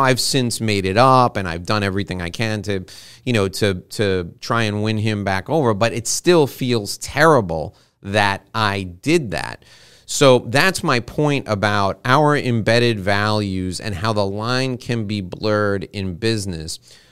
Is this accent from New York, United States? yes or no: yes; New York City, New York, United States; I was born and raised around New York City, and five of us were going to take the subway from one place to the next.